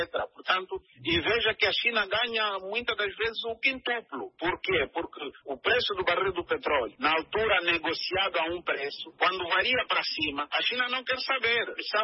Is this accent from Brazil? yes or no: no; Angola; estes desembolsos estarem registados como dívida para todos nós como angolanos, incluindo as futuras gerações.